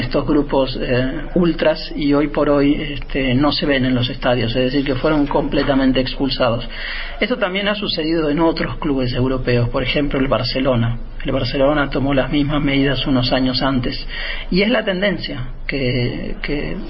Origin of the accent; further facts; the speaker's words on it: Argentina; Yo crecí en Argentina, entonces crecí observando el fútbol argentino.